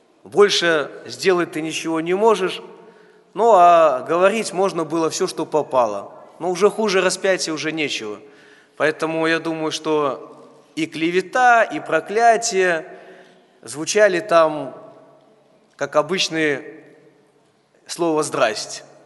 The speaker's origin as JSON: {"language": "Russian", "town": "Svislach", "region": "Grodno Region", "country": "Belarus", "tie": "born or raised there", "said": "Вот. Я родом из Свислочи, посещал Свислочскую церковь."}